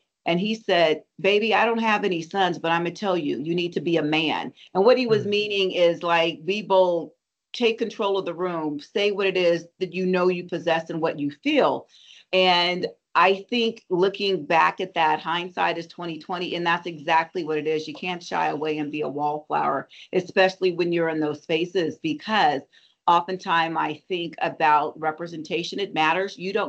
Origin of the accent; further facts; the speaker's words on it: California, United States; I grew up in Central California.